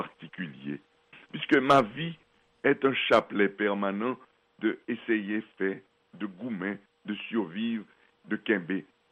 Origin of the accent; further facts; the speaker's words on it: Haiti; Nous sommes des Haïtiens avant tout, ça veut dire que nous avons fait l'histoire, nous continuerons à faire l'histoire.